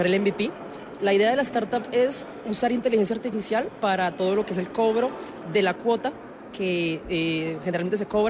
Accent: Colombia; Soy de Colombia.

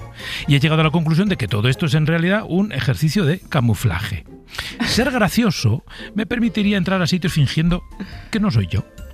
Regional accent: Navarre, Spain; pero eso para mí, que soy navarro, es demasiado fácil

